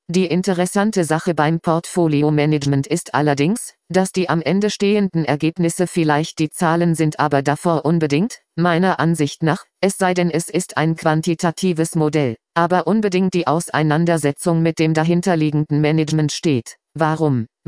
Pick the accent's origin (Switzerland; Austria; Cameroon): Austria; Man hat bei uns in Österreich, eh nur in Wien